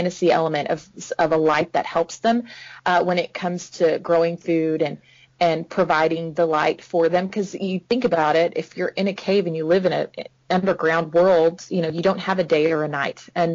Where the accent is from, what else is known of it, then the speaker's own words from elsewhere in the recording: Texas, United States; It's one of those things where I grew up in Texas, and a few years ago, they built a natural gas tower behind my house.